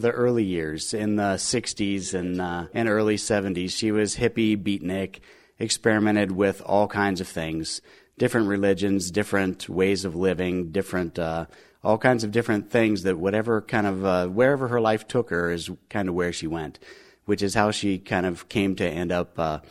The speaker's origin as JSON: {"language": "English", "town": "Cincinnati", "region": "Ohio", "country": "United States", "tie": "born or raised there", "also_born_or_lived": "Detroit", "said": "I was born in Detroit and then grew up in Cincinnati in northern Kentucky."}